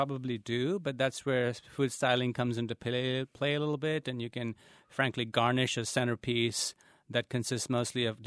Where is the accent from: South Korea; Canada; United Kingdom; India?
India; now in United States; I'm a first-generation immigrant, and I came from India